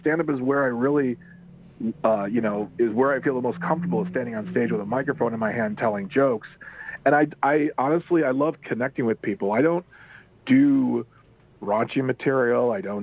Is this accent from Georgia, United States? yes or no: no; Waukesha, Wisconsin, United States; So I'm born and raised in Wisconsin. I was born in Waukesha.